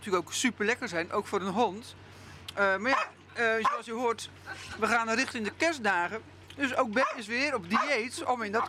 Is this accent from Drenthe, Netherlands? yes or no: no; Sliedrecht, South Holland, Netherlands; Ik kom uit Sliedrecht, dus we gingen naar de Merwelanden.